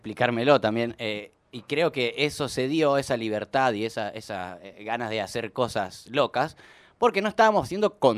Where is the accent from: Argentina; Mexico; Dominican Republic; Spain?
Argentina; Entre Ríos; Bueno, yo soy de Entre Ríos, sí, y de ahí el viaje de final de primaria era a Carlos Paz.